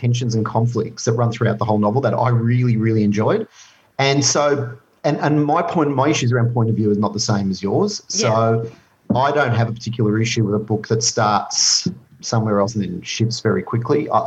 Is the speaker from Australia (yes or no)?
yes; Australia; I'm Australian Jew living in Australia.